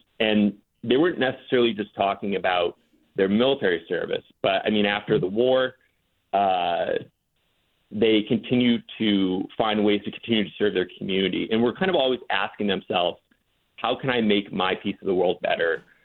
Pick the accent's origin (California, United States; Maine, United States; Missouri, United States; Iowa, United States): Maine, United States; Westbrook; growing up, I grew up in Westbrook, Maine. My grandmother, she ran the local food pantry.